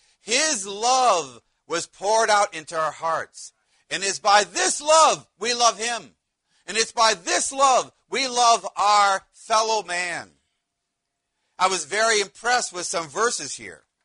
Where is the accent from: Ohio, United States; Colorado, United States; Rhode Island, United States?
Ohio, United States; I'm from Ohio.